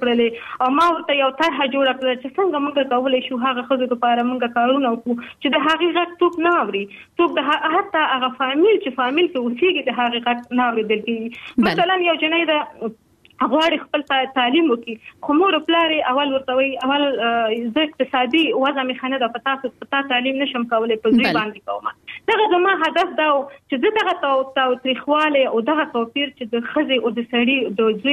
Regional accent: Afghanistan; also born or lived in Pakistan; ستونزې په پاکستان کې د افغان مهاجر په حیث باندې واقعتا وي، موږ هم ډېر ستونزو سره مخامخ شوي یو، موږ هم په مهاجرت کې لوی شوي یو، په جهاد کې لوی شوي یو

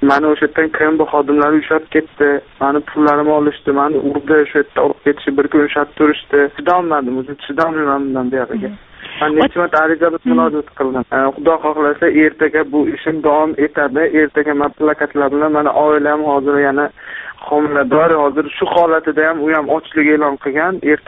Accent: Andijan, Andijan Region, Uzbekistan; moved away; Men Andijondanman, ayolim Toshkentdan.

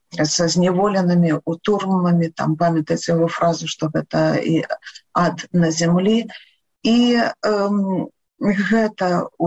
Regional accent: Loyew, Gomel Region, Belarus; born there; Я нарадзілася ў Лоеве. Та самае лепшае месца не толькі ў Беларусі, а на зямлі.

